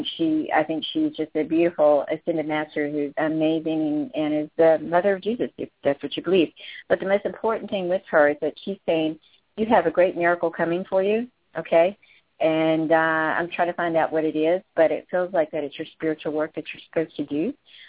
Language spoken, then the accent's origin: English; the South, United States; I say little because I'm from the South